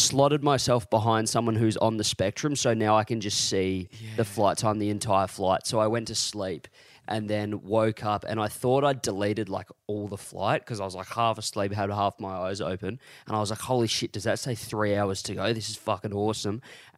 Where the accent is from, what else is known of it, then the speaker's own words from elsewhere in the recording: United Kingdom; I am the Brit of BLT.